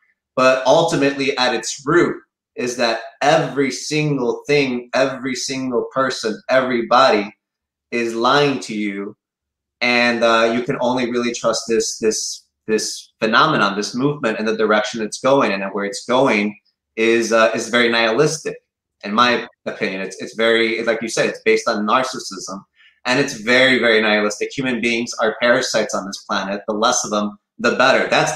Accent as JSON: {"language": "English", "town": "Chicago", "region": "Illinois", "country": "United States", "tie": "born or raised there", "said": "I grew up in Chicago, in Little Village in the 90s. There's a lot of weird stuff, a lot of violence going on."}